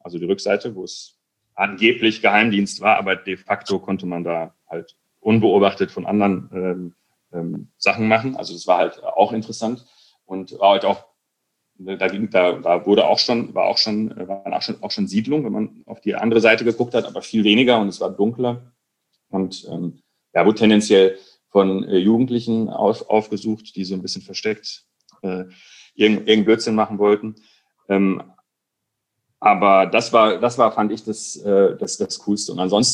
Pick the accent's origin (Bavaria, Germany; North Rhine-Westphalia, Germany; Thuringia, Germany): North Rhine-Westphalia, Germany; wir sind in Kreis Recklinghausen aufgewachsen, mitten im Ruhrgebiet